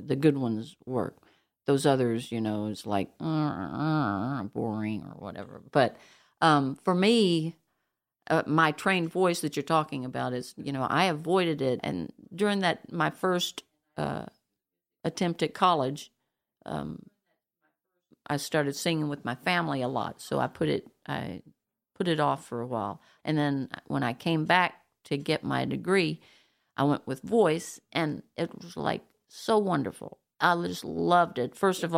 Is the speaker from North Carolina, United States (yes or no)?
yes; Asheville, North Carolina, United States; I'm from Asheville, North Carolina, the land of the sky.